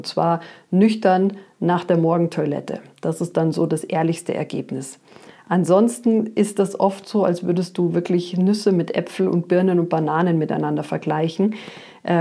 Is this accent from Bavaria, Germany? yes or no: yes; Munich, Bavaria, Germany; als Münchner Kind